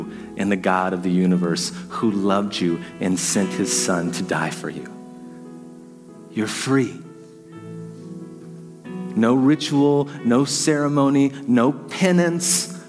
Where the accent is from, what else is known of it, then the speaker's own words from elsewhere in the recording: Appalachia, United States; I never fall for those things, mostly because I'm from Appalachia and my attitude is always, well, come get it.